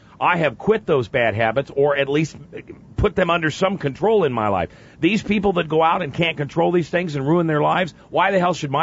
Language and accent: English; Nebraska, United States; I'm Lutheran. I'm white trash from Nebraska, baby. That's all I am.